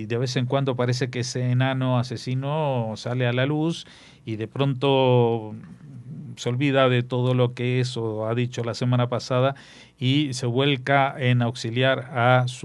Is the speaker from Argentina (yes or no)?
yes; Argentina; Ustedes saben que yo soy argentino